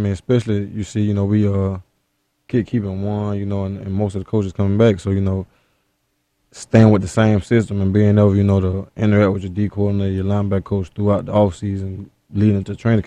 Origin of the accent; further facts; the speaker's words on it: Florida, United States; I mean, I'm from South Florida, so there's a lot of stuff to do down there as well.